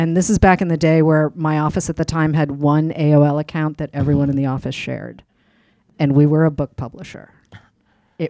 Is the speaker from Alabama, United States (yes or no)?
no; Boston, Massachusetts, United States; I'm a Bostonian living in exile by my own choice.